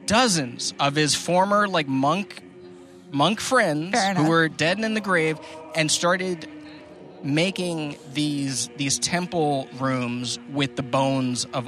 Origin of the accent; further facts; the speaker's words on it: Puerto Rico; I grew up in Puerto Rico. I don't snow.